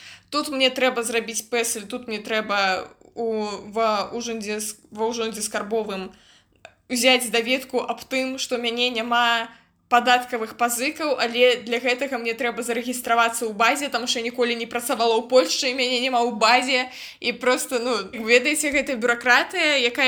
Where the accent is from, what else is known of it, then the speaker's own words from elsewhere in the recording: Grodno Region, Belarus; now in Brest Region, Belarus; Я з Гродзеншчыны, Божа даруй, але туды больш да Брэсцкай вобласці